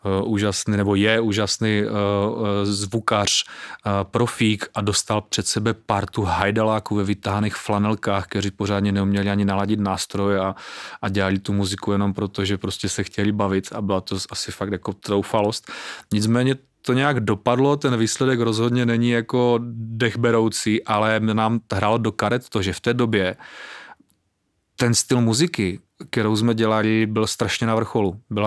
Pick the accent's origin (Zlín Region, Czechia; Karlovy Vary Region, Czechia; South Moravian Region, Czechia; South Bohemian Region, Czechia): Zlín Region, Czechia; A jsem sice teda z Valach, ale táta má kořeny na Jižní Moravě